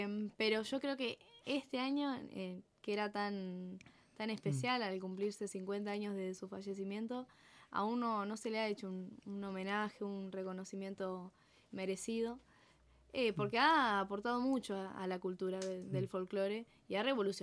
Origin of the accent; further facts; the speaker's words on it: Santo Tomé, Santa Fe, Argentina; Todos somos santotomecinos y santafesinos.